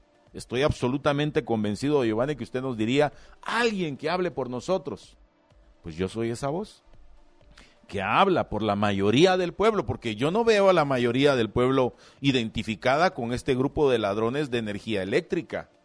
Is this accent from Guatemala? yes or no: yes; Huehuetenango, Guatemala; ¿Cómo no voy a querer que mi gente de Huehuetenango, que mi gente de Acatenango, de Aguacatán